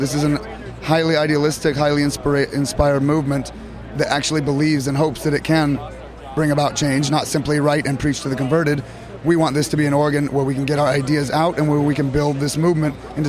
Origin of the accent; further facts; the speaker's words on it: San Francisco, California, United States; San Francisco.